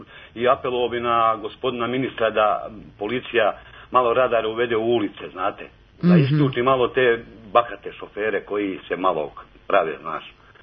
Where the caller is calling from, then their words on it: Žitište, Vojvodina, Serbia; Ja sam iz Žitišta.